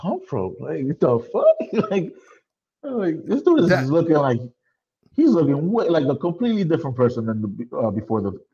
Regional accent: Bronx, New York, United States; I'm from the Bronx, so I grew up around the whole stadium area.

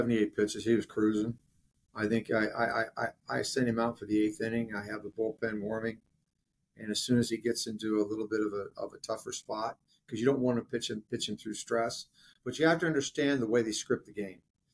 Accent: Midwest, United States; I grew up in the Midwest.

